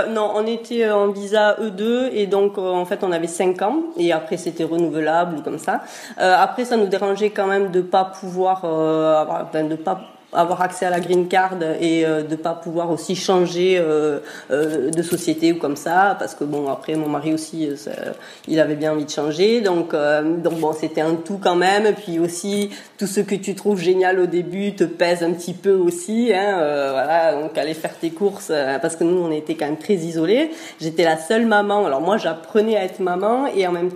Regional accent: Pyrenees, France; on est des Pyrénées à la base, mais voilà, on est des amoureux de la côte basque-hollandaise, donc on vivait là-bas.

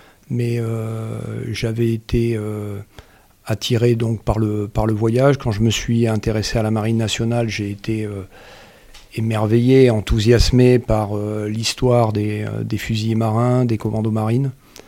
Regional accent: Marseille, Provence-Alpes-Côte d'Azur, France; j'ai grandi à Marseille. Donc à Marseille, on dit qu'on a le plus grand port de France.

